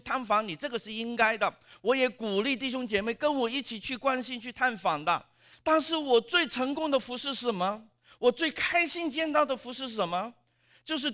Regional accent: Hong Kong; born there; 我是香港生的上海人，我们叫自己叫香港仔

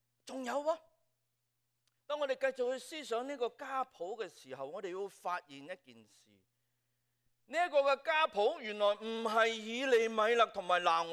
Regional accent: China; 我们中国人说打完斋不要和尚的上帝。

